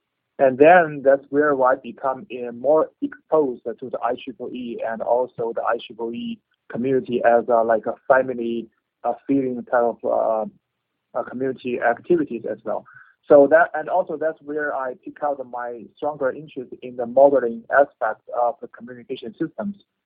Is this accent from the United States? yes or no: no; China; born there; English is a second language; Okay. I was born in China.